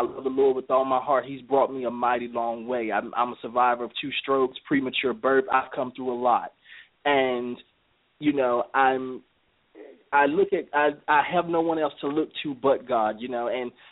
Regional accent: Charlotte, North Carolina, United States; I'm actually from Charlotte, North Carolina.

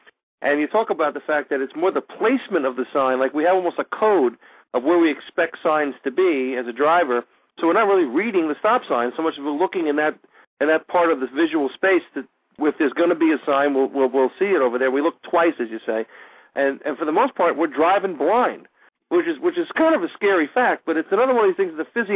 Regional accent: New York, United States; As a New Yorker, myself, I when I go to rural towns, I'm always amazed at how courteous everybody is

